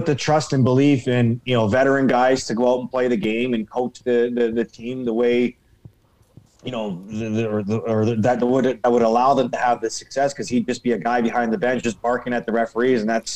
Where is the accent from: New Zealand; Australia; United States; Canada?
Canada; Ontario; has some sort of connection to growing up in Ontario.